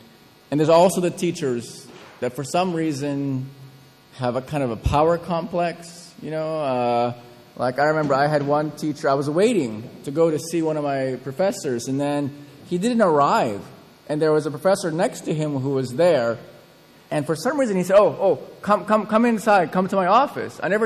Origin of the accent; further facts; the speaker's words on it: Seattle, Washington, United States; Everyone asks me, you know, "So, where are you from?" And I say, "Seattle."